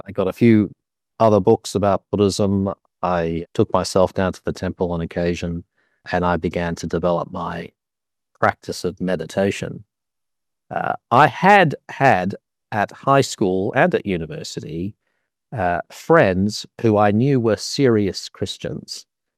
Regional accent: London, United Kingdom; born there; I was born in London

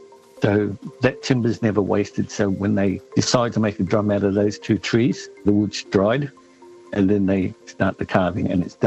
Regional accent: Rarotonga, Cook Islands; also born or lived in Tahiti; I'm from the Cook Islands, the island of Rarotonga. I'm half Rarotongan and half Tahitian. My mother is Tahitian. We grew up there in the early years, traveling between Tahiti and Rarotonga quite often.

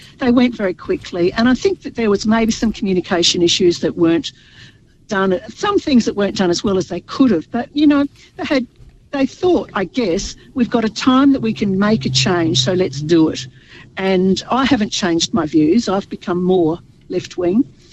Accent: Australia; I'm from Australia.

